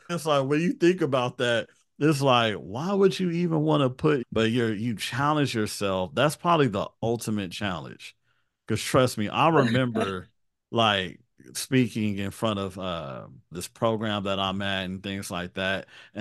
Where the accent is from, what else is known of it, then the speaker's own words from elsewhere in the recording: Chicago, Illinois, United States; Like in Chicago, I'm from Chicago.